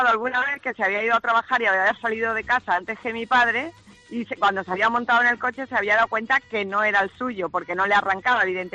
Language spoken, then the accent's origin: Spanish; Mataró, Catalonia, Spain; porque no lo he dicho, pero soy de Mataró.